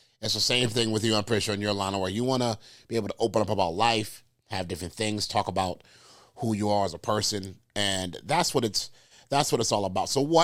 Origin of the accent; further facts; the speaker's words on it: New York, United States; I'm from New York too. That's why we connect.